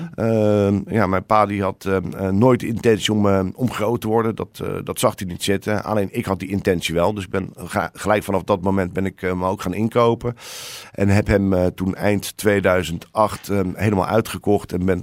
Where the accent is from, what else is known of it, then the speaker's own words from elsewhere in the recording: Leiden, South Holland, Netherlands; ik ben geboren in Leiden. Daar een gedeelte van mijn jeugd doorgebracht. En ik heb mijn middelbare schooltijd heb ik daar doorgebracht.